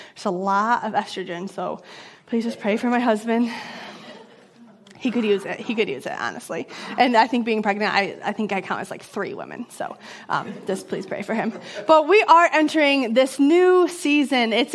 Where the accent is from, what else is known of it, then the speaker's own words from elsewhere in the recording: Baldwinsville, New York, United States; I grew up in Baldwinsville. I actually literally grew up like a tenth of a mile down the road on the Seneca River. My parents still live there, so this feels like home. I went to Reynolds Elementary right up behind here.